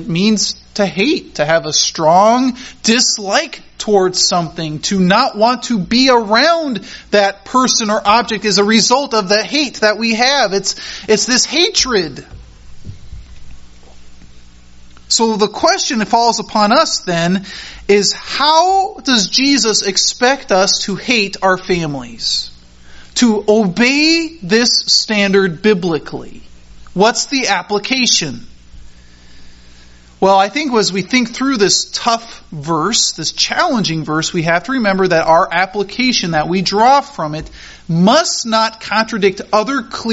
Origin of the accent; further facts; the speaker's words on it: Colorado, United States; I love campfires. I grew up in Colorado. I went camping often.